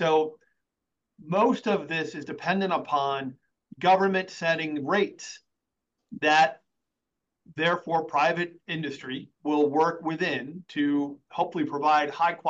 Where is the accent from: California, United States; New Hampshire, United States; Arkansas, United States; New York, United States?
New York, United States; I think most people know I'm actually from New York. I have a bit of a Yankee loyalty